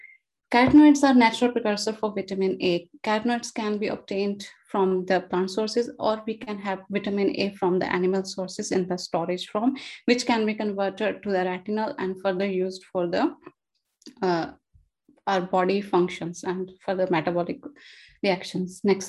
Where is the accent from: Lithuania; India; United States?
India; and I'm from India.